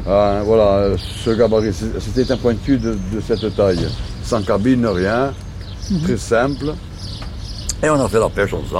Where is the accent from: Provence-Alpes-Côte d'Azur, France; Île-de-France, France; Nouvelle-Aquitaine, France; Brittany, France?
Provence-Alpes-Côte d'Azur, France; Marseille; born there; Non, moi je suis né à Marseille.